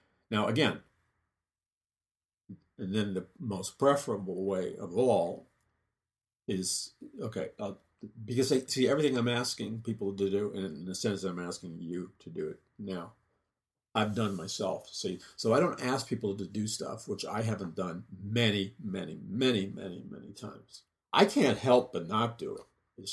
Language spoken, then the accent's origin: English; New York City, New York, United States; I said, I grew up in New York City in Jackson Heights, Queens, which was a predominantly Jewish neighborhood.